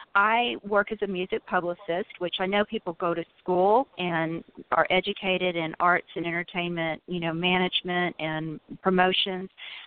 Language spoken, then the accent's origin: English; Alabama, United States; accent: Southern; also born or lived in California; I said, well, I have a Southern accent, but I'm originally from California, but I eat grits, and, you know, I've grown up in Alabama.